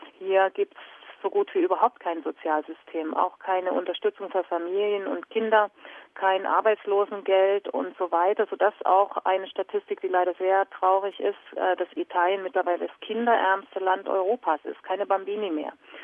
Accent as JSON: {"language": "German", "region": "Saxony", "country": "Germany", "said": "Sachsen wird immer meine Heimat bleiben."}